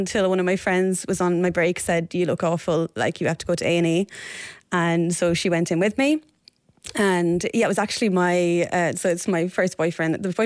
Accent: Wexford, Leinster, Ireland; also born or lived in London; So I sometimes tell people I'm half English, half Czech and 100%

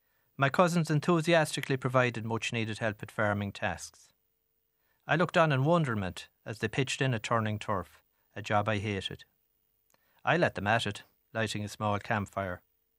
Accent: Connacht, Ireland; Growing up in West Roscommon, we were never far from the bog.

